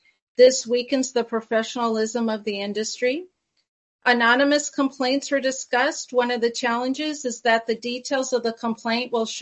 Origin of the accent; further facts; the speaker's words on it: Washington, United States; when people noticed I was from Washington, they would come up and immediately start talking about how we made our law change back in January